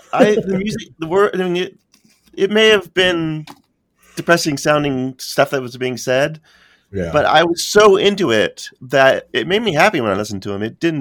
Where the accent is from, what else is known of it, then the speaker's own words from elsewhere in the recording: United States; growing up in America, we didn't have, it wasn't the same as growing up in England